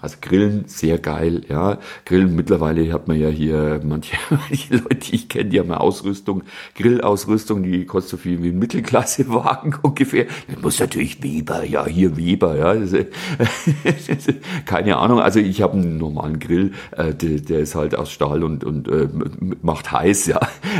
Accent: Bavaria, Germany; da, wo ich herkomme, da in Bayern, da gibt's also kein Meer, nachweislich nicht.

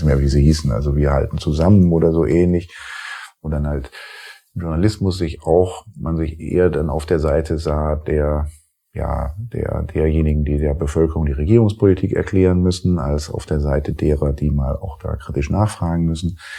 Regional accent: Rhineland, Germany; dass ich irgendwie als Rheinländer, der ich ja ursprünglich bin, jetzt nicht zur Schwarzseherei neige

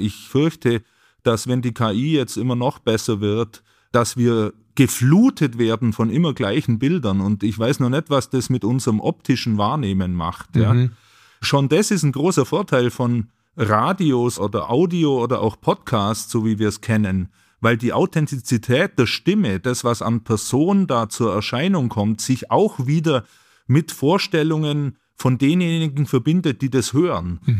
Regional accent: Günzburg, Bavaria, Germany; born there; now in Munich, Germany; Ich lebe in München, ich bin geboren in Günzburg, also in Mittelschwaben sozusagen

